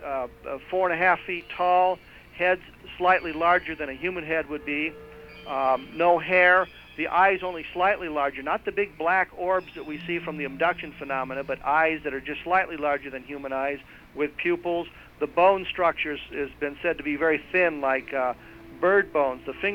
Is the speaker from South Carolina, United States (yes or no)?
no; Colorado, United States; I grew up in Colorado, flew helicopters for the Army for 4 years with a tour in Vietnam, spent 12 years in Air Force Intelligence.